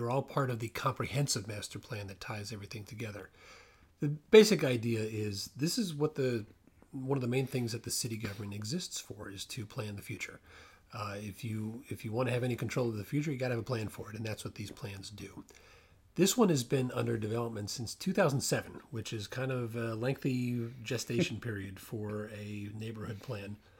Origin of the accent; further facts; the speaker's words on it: Montgomery County, Maryland, United States; And I grew up in Montgomery County and lived here for 18 years.